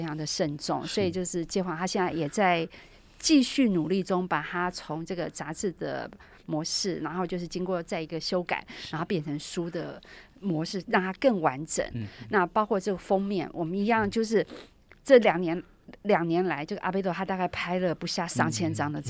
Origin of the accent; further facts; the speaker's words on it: Taiwan; 其实作为台湾人，就是民间信仰真的是我们生活的一部分。